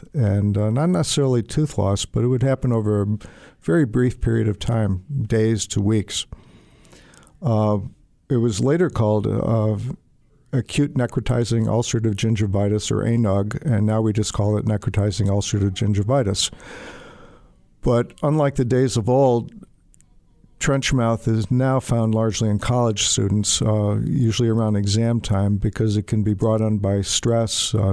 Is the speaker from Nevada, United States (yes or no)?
no; Buffalo, New York, United States; Well, went to dental school in my hometown, Buffalo, New York, SUNY Buffalo, which is now called University at Buffalo.